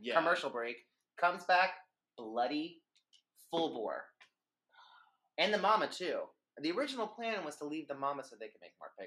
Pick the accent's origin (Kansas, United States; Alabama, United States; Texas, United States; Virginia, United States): Alabama, United States; But where I grew up in Alabama, on the river. There were wild pigs in our backyards, and they were mean as fuck.